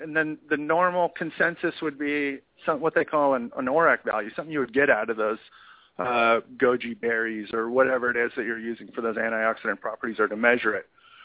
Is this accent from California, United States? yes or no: yes; California, United States; He's from down in my hometown down there in Orange County.